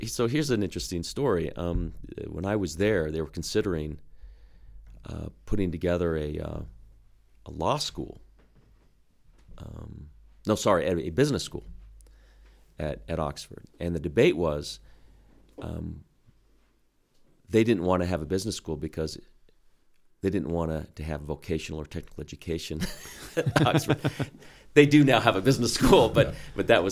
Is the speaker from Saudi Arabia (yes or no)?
yes; Saudi Arabia; I grew up in the Middle East, grew up in Saudi Arabia as a kid, so it was a very defining period.